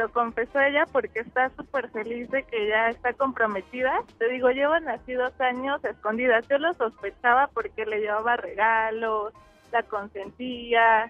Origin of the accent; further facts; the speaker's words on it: Mexico City, Mexico; Pues soy de la Ciudad de México